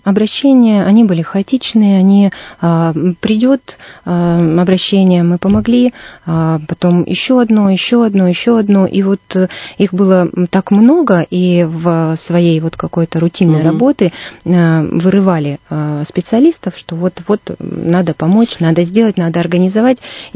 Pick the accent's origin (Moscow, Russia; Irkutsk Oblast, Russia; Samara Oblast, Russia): Irkutsk Oblast, Russia; Bratsk; now in Irkutsk, Russia; Моя малая родина. Это город Братск, там я выросла, там я получила свои два образования. В 2005 году я переехала в город Иркутск.